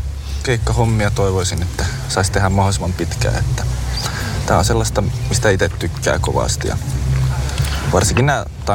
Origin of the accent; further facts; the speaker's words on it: Lappeenranta, South Karelia, Finland; No alun perin ollaan Lappeenrannasta